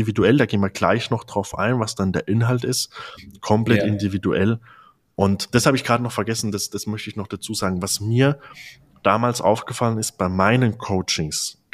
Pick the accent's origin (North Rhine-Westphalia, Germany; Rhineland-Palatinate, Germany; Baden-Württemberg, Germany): Rhineland-Palatinate, Germany; wie man hier bei uns in der Pfalz sagt.